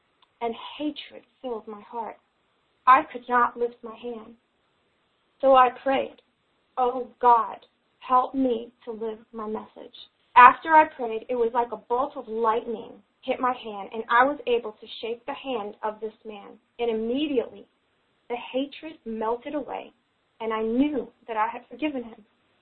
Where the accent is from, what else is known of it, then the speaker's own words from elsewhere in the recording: Germany; accent: German; English is a second language; moved away; And there, my friends, there is where I lost my German accent.